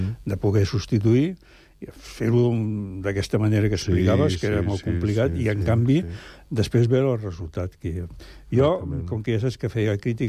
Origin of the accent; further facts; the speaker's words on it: Barcelona, Catalonia, Spain; Jo soc de Gràcia.